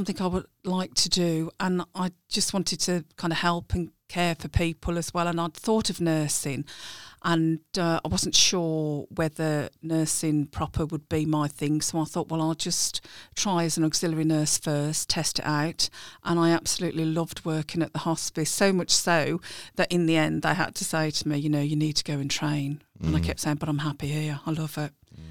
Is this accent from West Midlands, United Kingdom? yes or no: yes; Birmingham, West Midlands, United Kingdom; born there; I was born in Harborne, Birmingham, a few years ago.